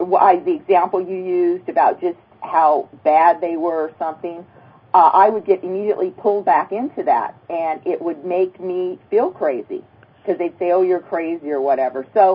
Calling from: San Jose, California, United States; I'm calling from San Jose, California.

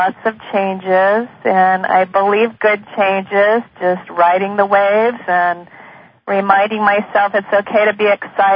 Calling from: Aptos, California, United States; I'm calling from Aptos, California.

